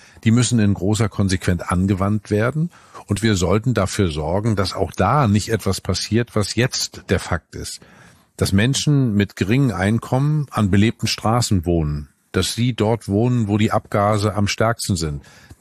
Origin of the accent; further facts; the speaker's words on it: Northern Germany, Germany; Als Norddeutscher weiß ich, Steuern haben die Namen Steuern, um ein Land zu steuern.